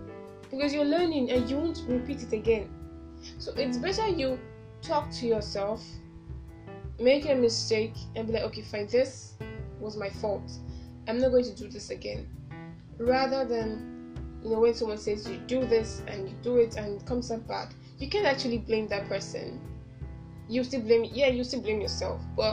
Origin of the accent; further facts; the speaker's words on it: Nigeria; accent: Nigerian; English is a second language; there's nothing wrong with having the Nigerian accent. I do talk, you know, it's my Nigerian accent